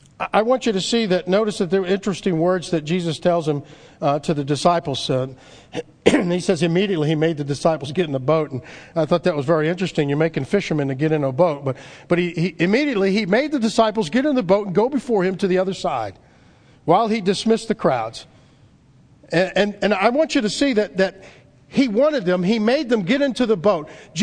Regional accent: New Orleans, Louisiana, United States; I know Mike and I growing up in New Orleans, we knew when a hurricane was coming because the store was out of batteries and water and plywood.

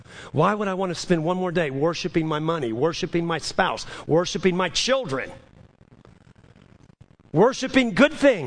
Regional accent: New Orleans, Louisiana, United States; Now, I'm from New Orleans. In New Orleans, you greet somebody with a kiss on the cheek.

